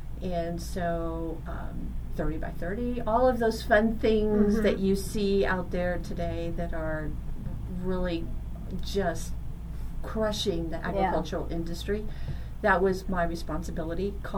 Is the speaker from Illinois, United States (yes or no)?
no; California, United States; also born or lived in Houston, United States; Yeah, I was born and raised here in Kern County. So I went to all the public schools that are here. My high school was South High.